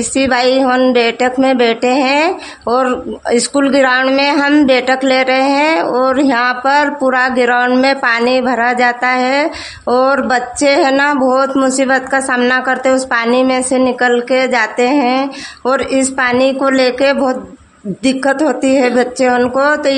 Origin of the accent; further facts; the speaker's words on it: Kodla Khalsa, India; ग्राम कोदला खालसा के रहने वाली हूँ